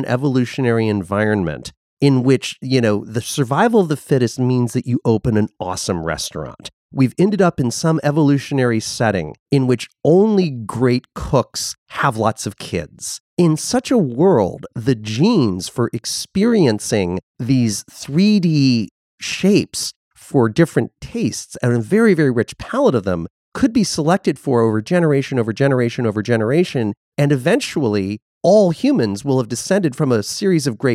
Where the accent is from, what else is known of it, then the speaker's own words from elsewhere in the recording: Connecticut, United States; I grew up in Connecticut. To me, Connecticut is yellow.